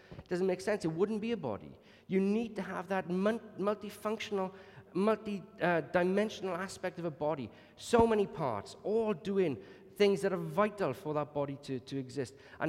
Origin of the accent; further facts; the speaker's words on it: Wales, United Kingdom; because you know that Wales is God's country after all, but neither does being Welsh. Neither does being Welsh give us automatic entry to God's family.